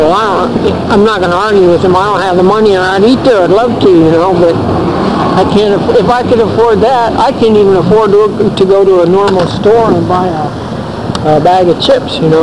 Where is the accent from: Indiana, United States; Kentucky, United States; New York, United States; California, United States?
California, United States; San Jose; But don't go to San Jose. I'm from San Jose.